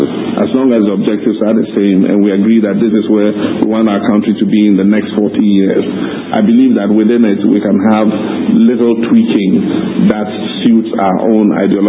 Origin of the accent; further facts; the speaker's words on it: Ghana; what we want as Ghanaian people, what we want our country to be in 40 years.